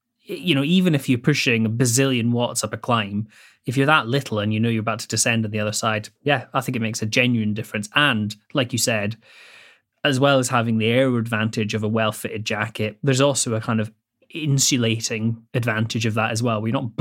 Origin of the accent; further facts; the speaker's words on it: Scotland, United Kingdom; I grew up in Bonnie, Scotland, which is famed for its wet climate.